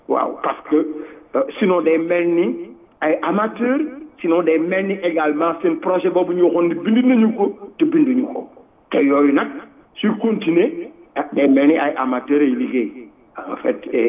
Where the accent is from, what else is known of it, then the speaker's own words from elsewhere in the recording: Senegal; Et nous sommes des Sénégalais et nous sommes quelque part frappés par cette justice-là.